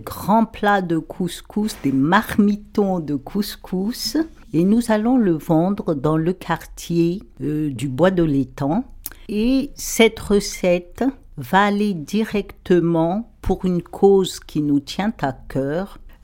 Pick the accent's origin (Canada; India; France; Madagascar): Madagascar; comme je suis originaire de Madagascar